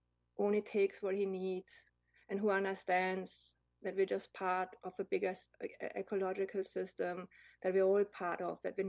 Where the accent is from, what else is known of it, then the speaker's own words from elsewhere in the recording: Germany; I come from Germany originally, and I grew up with the fairy tales of Brother Grimm.